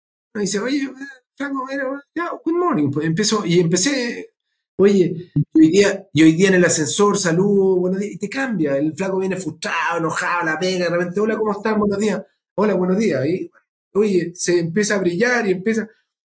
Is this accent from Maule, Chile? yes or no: no; Santiago, Santiago Metropolitan Region, Chile; born there; ¿En qué comuna nací? Nací en el Calvo Maquena, con lo cual debe ser comuna Santiago Centro, creo.